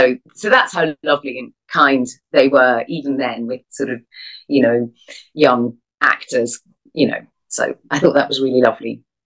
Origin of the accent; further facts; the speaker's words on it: Scotland, United Kingdom; I mentioned that I was really Scottish, you know, and so they thought it'd be nice if I did my Scottish accent or whatever.